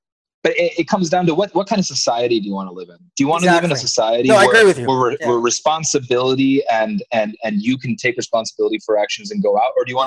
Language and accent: English; United States; Because, you know, I'm American. I'm American Filipino, so I'm also Filipino, guys.